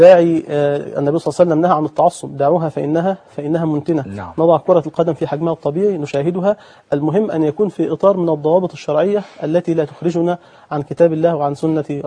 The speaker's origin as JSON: {"language": "Arabic", "country": "Egypt", "said": "ولكن نود أن يكون الانتماء إلى الوطن الصغير بلدنا مصر"}